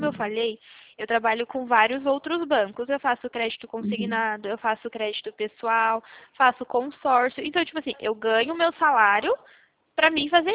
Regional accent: Valinhos, São Paulo, Brazil; eu sou de Valinhos

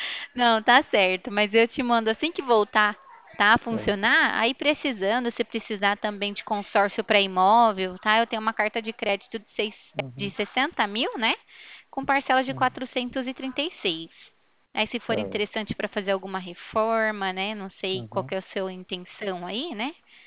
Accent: Ribeirão Preto, São Paulo, Brazil; Eu sou aqui de Ribeirão Preto, tá?

